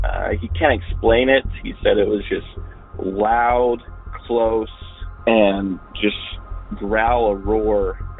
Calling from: Salt Lake City, Utah, United States; Hello, I'm a caller from Salt Lake City, Utah, and I have a story.

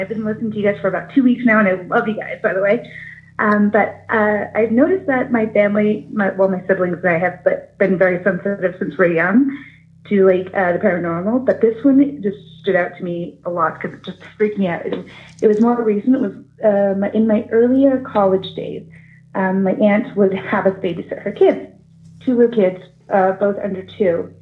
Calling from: Arizona, United States; I'm from Arizona.

